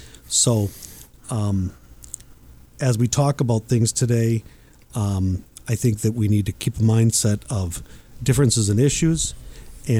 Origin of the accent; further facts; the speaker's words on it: Austin, Minnesota, United States; I'm from Austin. I grew up in Austin High School and graduated from Austin High School.